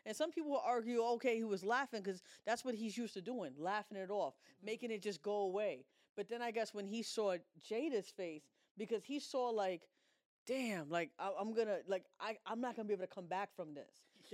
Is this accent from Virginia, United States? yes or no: no; Philadelphia, Pennsylvania, United States; I'm trying to be the good guy, even though I'm from West Philly.